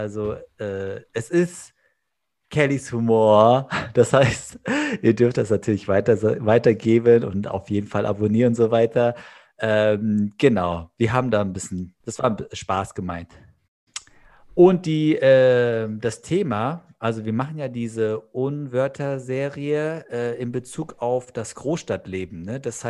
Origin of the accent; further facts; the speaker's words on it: Frankfurt, Hesse, Germany; ich bin ja Frankfurter, ich kenne das nicht anders.